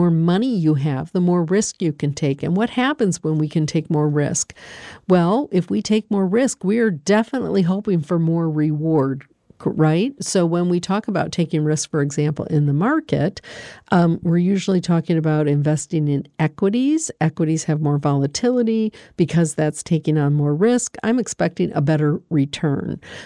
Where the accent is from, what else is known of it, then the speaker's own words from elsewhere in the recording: Michigan, United States; now in Pennsylvania, United States; And we're from Michigan originally. We've lived in Pennsylvania since 1988.